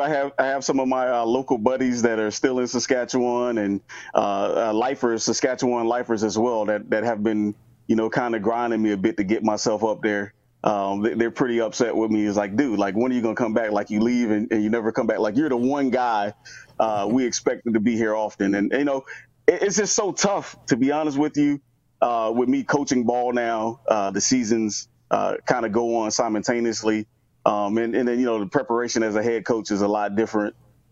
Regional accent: Florida, United States; she's from Florida, I'm from Florida.

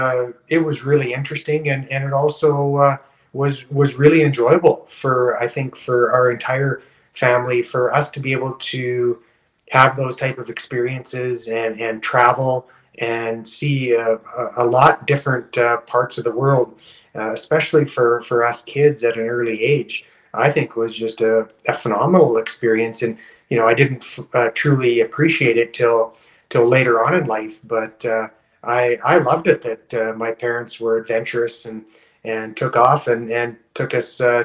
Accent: Saskatchewan, Canada; also born or lived in Brazil / Indonesia; as they saw I was born there in Brazil. But I said, you know, I was 9 months old when our family moved back to Saskatchewan before we took off to Indonesia. So I didn't pick up any Portuguese.

